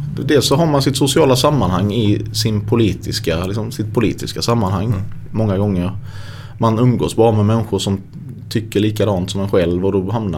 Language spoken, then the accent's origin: Swedish; Sölvesborg, Blekinge, Sweden; Det är väldigt få akademiker där jag kommer ifrån.